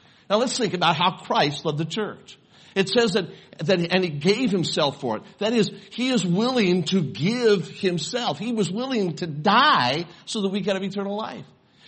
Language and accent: English; Las Vegas, Nevada, United States; and I was born and raised then in Las Vegas.